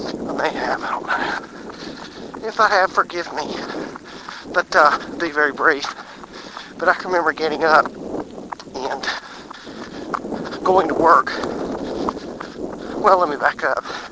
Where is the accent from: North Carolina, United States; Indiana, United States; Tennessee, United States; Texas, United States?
North Carolina, United States; Wallace; I was actually, I grew up in Wallace and Rose Hill part of the time.